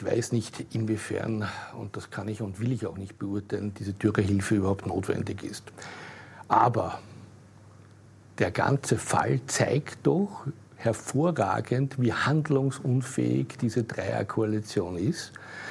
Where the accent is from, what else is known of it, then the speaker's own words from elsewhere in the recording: Austria; Ich glaube nicht, dass wir als Österreicher mit 9 Millionen Menschen, und wenn wir noch so viel CO2-Steuern zahlen, das weltweite Klima ändern werden.